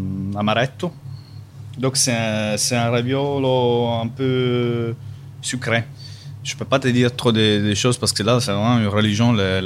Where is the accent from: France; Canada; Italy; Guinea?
Italy; Sicily; Dès que je viens de Sicile, je mets un peu d'huile.